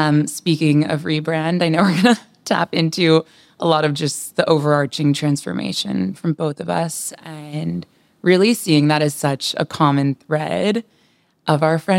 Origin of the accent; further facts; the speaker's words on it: Los Angeles, California, United States; moved away as an adult; now in Austin, United States; So I moved to Austin from Los Angeles. So Kenzie and I are both from LA, but didn't know each other.